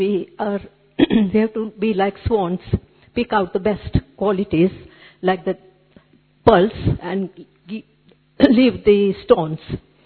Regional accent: London, United Kingdom; I'm from London.

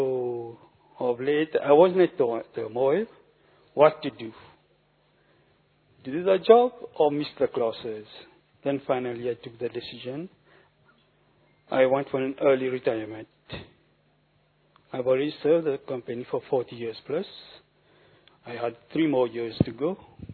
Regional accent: Mauritius; First, let me give an introduction of what has brought me to this area.

